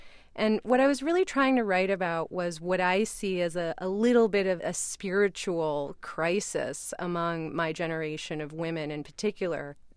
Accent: Brooklyn, New York, United States; Because I'm a Brooklyn native. I grew up in Brooklyn Heights in the 70s and 80s, and that was not a place a lot of people wanted to live.

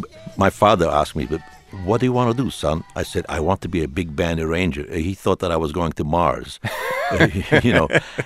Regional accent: Turkey; born or raised there

